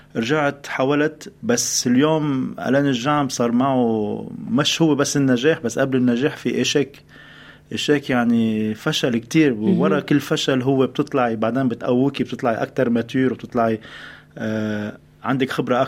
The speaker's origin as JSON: {"language": "Arabic", "town": "Tripoli", "region": "North Governorate", "country": "Lebanon", "tie": "born or raised there", "said": "وهربنا من الحرب الأهلية الأفريقية للحرب الأهلية اللبنانية. كبرت بطرابلس، طرابلس هالمدينة التقليدية التاريخية"}